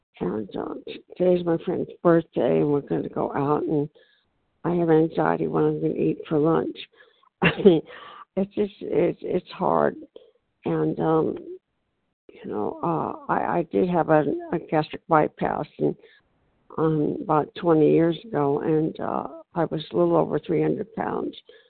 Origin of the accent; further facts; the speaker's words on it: California, United States; Oh, hi. I just want to say … from California.